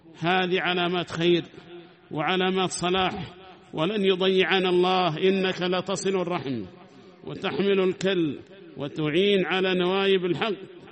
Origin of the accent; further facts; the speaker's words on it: Yemen; تأملوا وتفكروا يا عباد الله إلى أي شيء صارت بلدنا اليمن